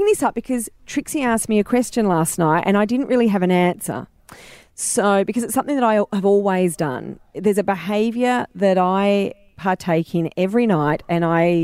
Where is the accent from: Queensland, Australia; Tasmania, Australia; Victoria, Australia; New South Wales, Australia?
Victoria, Australia; Wonga Park; Ever since I was a kid, I grew up in Wonga Park and it's a bushy area where we'd always have huntsmen's crawling out of everything.